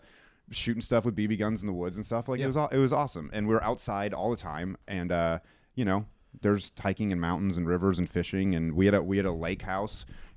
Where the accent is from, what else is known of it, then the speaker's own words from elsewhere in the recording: New Hampshire, United States; Okay, I grew up in New Hampshire.